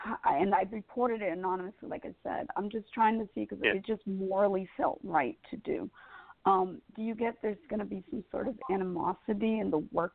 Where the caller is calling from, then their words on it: Georgia, United States; From Georgia.